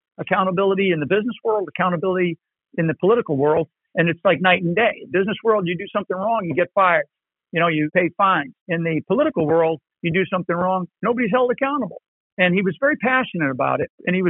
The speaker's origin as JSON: {"language": "English", "country": "United States", "said": "I watched pieces of both of them just to, as an American, because I'm interested."}